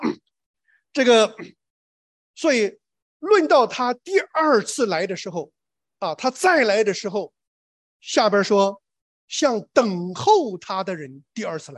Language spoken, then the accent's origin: Chinese; China